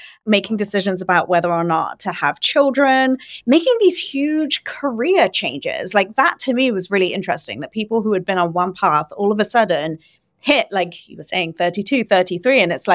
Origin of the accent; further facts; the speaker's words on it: Swindon, South West England, United Kingdom; So I'm from a town called Swindon, which is 80 miles west of London in the UK. So it's very close to Bath, in fact.